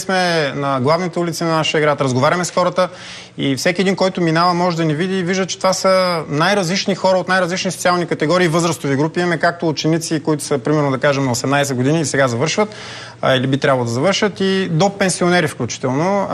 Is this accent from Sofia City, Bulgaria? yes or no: no; Varna, Varna Province, Bulgaria; аз живея във Варна и съм роден във Варна. И съм роден в краен квартал, в Аспарухово, израснах в друг краен квартал.